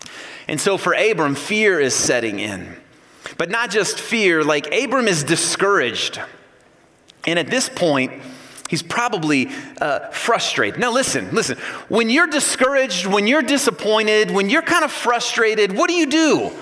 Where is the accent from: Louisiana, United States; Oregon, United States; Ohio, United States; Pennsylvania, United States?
Ohio, United States; born there; also born or lived in Illinois; I was born in Ohio. I've spent several years in Illinois. And now my wife and my family and I, we've been in Iowa for almost a decade